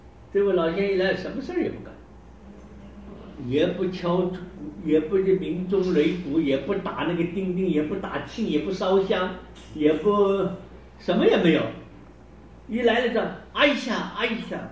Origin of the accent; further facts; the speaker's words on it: South China, China; 我们中国人啊，北方讲究院子，大车可以开进来。我们南方啊，我们南方叫庭院或者天井。